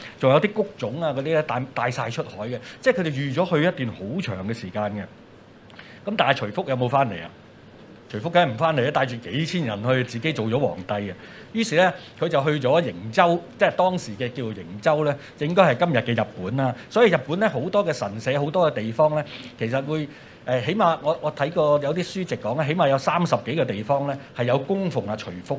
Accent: China; 通常我哋中國人諗到呢個講題咧

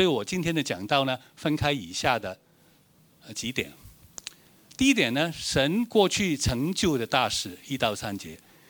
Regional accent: China; 我们是中国人

